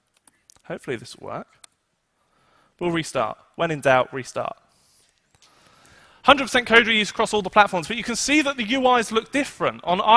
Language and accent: English; United Kingdom; I'm British, so I naturally like to drink beer.